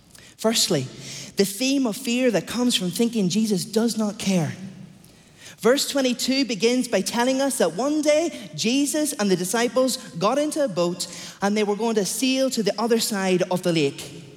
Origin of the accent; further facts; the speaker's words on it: Northern Ireland, United Kingdom; Now, my hometown in Northern Ireland is very close to the coast